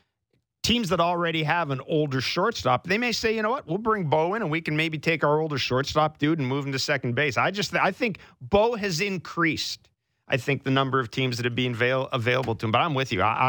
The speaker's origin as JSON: {"language": "English", "town": "Morden", "region": "Manitoba", "country": "Canada", "tie": "born or raised there", "said": "from Morden, Manitoba. I still don't believe that there's somebody with my name in my hometown still."}